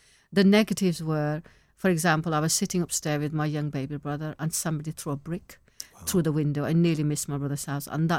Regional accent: Pakistan; I'm originally from Pakistan

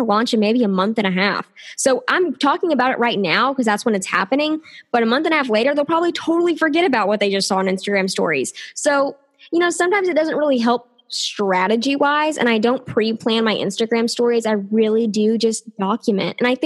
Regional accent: the South, United States; So, you know, I am from the South here in the States

